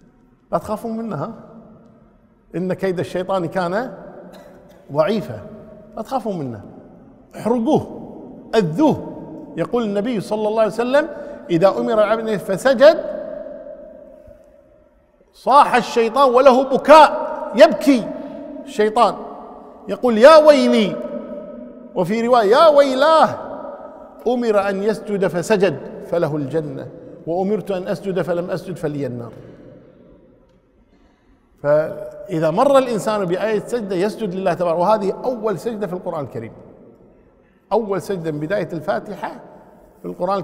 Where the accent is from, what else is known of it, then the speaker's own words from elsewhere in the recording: Kuwait; في كثير من المناطق عندنا في الكويت الآن يخطب الجمعة قبل الوقت بعشر دقائق